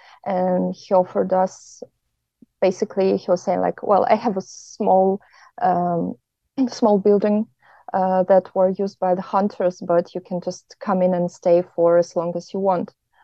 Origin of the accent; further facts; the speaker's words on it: Odesa, Odesa Oblast, Ukraine; Originally, I'm from Odessa, Ukraine. It's a beautiful city near the sea, and right now my family is back in Ukraine.